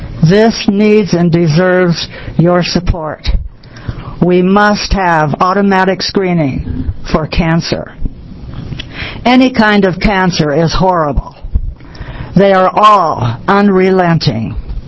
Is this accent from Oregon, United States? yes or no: yes; Pilot Rock, Oregon, United States; from Pilot Rock, Oregon.